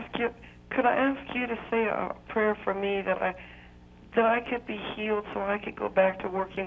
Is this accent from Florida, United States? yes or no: yes; Florida, United States; I'm from Florida.